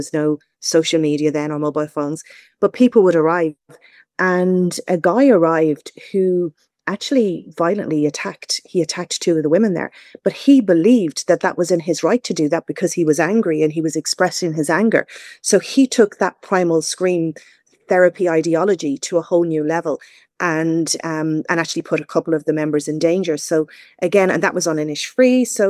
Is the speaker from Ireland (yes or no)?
yes; Ireland; live and let live, as the Irish do, like I think as we're quite liberal, the Irish are even then.